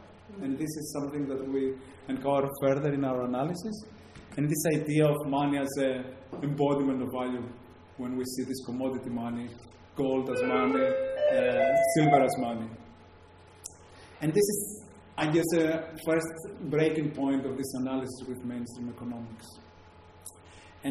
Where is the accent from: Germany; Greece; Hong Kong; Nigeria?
Greece; accent: Greek; English is a second language; My accent is obviously very Greek